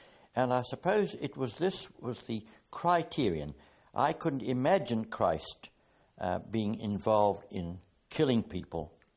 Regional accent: New Zealand; also born or lived in Galashiels, United Kingdom; I was born in Galla Shields in Scotland. And when I was about 4.5 years old, our family migrated to New Zealand and settled down in the south of New Zealand. And there I received my primary and secondary education.

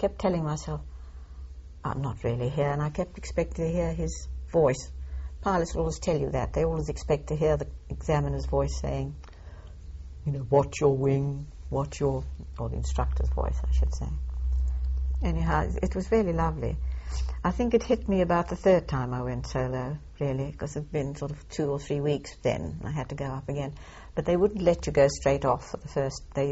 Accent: South Africa; and I'm being a South African, I heard this very cultured voice behind me.

